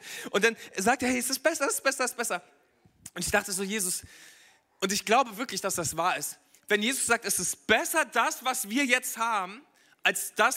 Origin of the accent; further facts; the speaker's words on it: Berlin, Germany; Bei uns zu Hause in Berlin, bei meinen Eltern, gab es das normale Geschirr und es gab das gute Geschirr für besondere Anlässe.